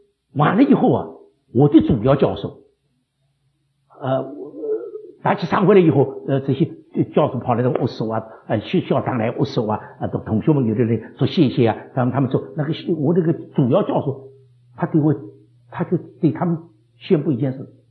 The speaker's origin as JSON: {"language": "Chinese", "region": "Shanghai", "country": "China", "said": "你可以看见我是个中国人，我是个上海人，我讲广东话他都听不懂。"}